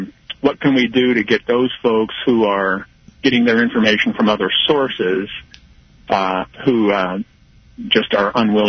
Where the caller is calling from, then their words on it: Lawrence, United States; from Lawrence.